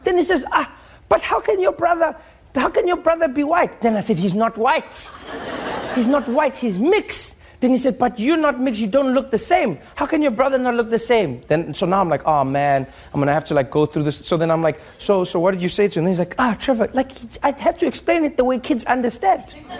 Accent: South Africa; when I was growing up in South Africa

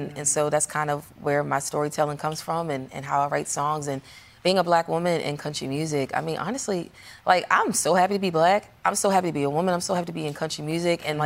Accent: Baltimore, Maryland, United States; I'm also black. I'm from Baltimore. You know, my grandparents are from the South, but my family moved to Baltimore.

